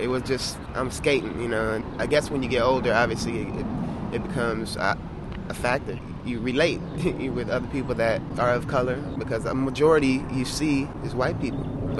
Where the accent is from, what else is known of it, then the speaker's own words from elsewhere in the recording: San Fernando Valley, California, United States; I'm from San Fernando Valley, California.